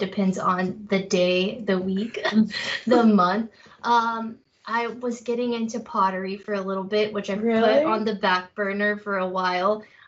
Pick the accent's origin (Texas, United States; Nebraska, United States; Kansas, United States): Texas, United States; Beeville; now in Bandera, United States; I wasn't raised here though. I grew up in a town called Beeville. It's close-ish to Corp